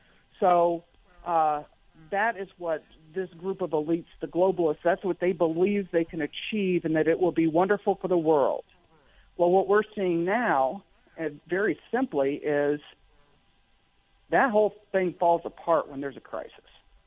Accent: Iowa, United States; Yeah, I mean, I grew up in Iowa. You find simple ways to entertain yourself, right?

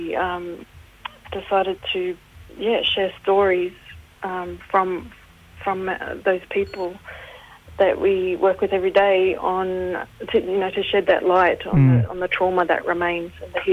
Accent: Cairns, Queensland, Australia; born there; also born or lived in Torres Strait / Darwin; I was born in Cairns and big family there and Torres Strait and Darwin mainly.

